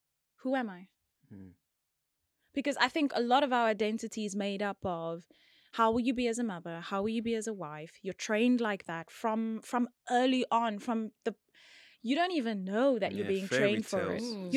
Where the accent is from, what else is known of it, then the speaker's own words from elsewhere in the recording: George, Western Cape, South Africa; So I'm from George.